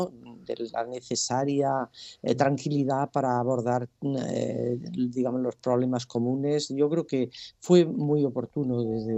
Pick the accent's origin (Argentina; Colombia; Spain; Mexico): Spain; Berja, Andalusia; now in El Puerto de Santa María, Spain; Soy de Berja, provincia de Almería, aunque ahora vivo desde hace 3 años, vivo en el puerto de Santa María.